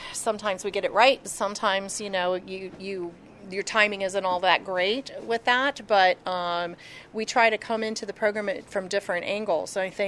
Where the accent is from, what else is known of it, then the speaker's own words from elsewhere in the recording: Galion, Ohio, United States; It's Galion, Ohio. Very small town in Ohio.